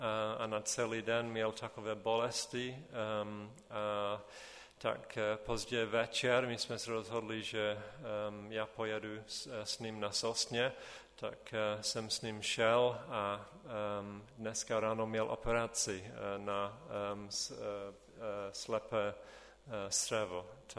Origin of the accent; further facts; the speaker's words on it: England, United Kingdom; now in Třanovice, Czechia; jak Pavel už řekl, jsem Angličan, jsem ženatý, manželka tady se jmenuje Milena a společně se svými čtyřmi dětmi patříme do sboru ve Třanovicích.